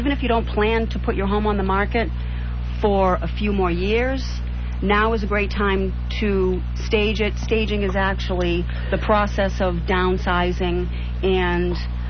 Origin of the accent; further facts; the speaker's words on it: Tyngsborough, Massachusetts, United States; now in Pelham, United States; I've been in the area all my life. I grew up in Tingsboro, and my husband and I have been in Pelham for the past 22 years